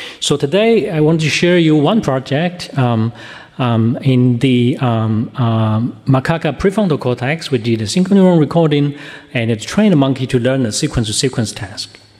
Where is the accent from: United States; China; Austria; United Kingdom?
China; Shanghai; welcome to Shanghai, I'm from Shanghai.